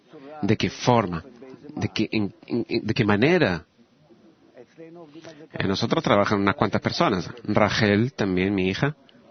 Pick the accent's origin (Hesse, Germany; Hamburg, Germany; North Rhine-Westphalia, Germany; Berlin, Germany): Hamburg, Germany; Yo soy de Hamburgo